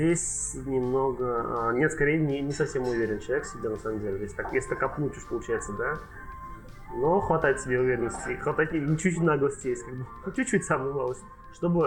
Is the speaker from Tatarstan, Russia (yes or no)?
yes; Tatarstan, Russia; Ну, родился я в поселке недалеко от Казани, то есть в Татарстане, опять-таки. То есть там я вырос